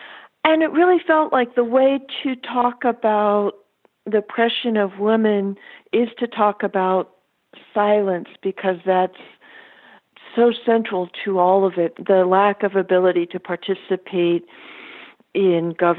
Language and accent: English; California, United States; I grew up in the Bay Area. I used to be really proud of being from here.